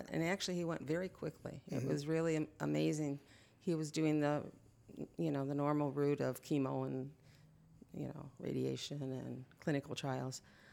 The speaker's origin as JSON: {"language": "English", "region": "Illinois", "country": "United States", "tie": "born or raised there", "said": "In the suburbs. I was born in Chicago because when I was born, there was no hospital in my town."}